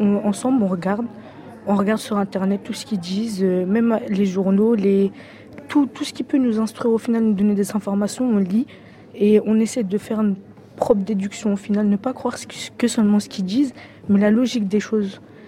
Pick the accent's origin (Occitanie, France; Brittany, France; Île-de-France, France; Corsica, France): Brittany, France; Rennes; Et je viens de Rennes, du Blône, et j'ai 18 ans et je suis en fac d'histoire.